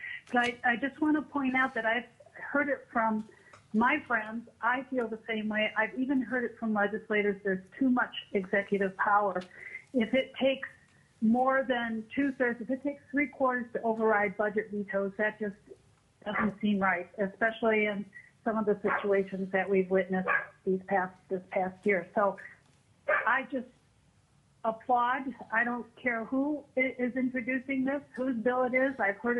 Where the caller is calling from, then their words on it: Homer, Alaska, United States; I'm calling from Homer, and I'm calling in support of SJR 2.